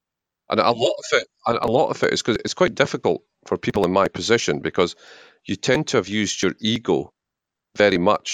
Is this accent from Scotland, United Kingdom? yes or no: yes; Scotland, United Kingdom; It's the doing the international travel and the meeting the different cultures and being all the time being Scottish.